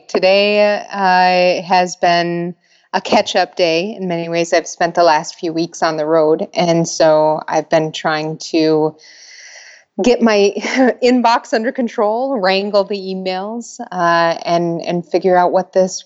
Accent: Sioux Falls, South Dakota, United States; I grew up in Sioux Falls. I have a couple of sisters and one younger brother, and my parents and my brother still live in Sioux Falls.

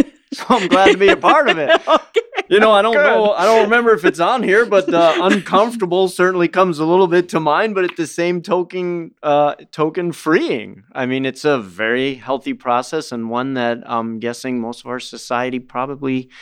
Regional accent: Florida, United States; now in Minnesota, United States; am I really from Florida? Because now I've lived in Minnesota longer than any other place in my life.

